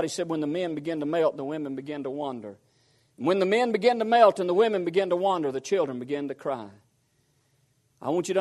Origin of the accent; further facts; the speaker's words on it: Ryan, Alabama, United States; when I was growing up in Ryan, Alabama, anybody know where Ryan is? That's about 10 minutes from Arab. That's where I grew up.